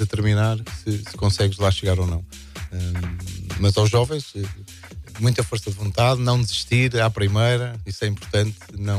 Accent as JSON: {"language": "Portuguese", "town": "Amarante", "region": "Porto", "country": "Portugal", "said": "eu sou de Amarante, jogava futebol. Não só na rua, mas também em torneios que a Câmara Municipal organizava, participava pela minha freguesia, São Gonçalo"}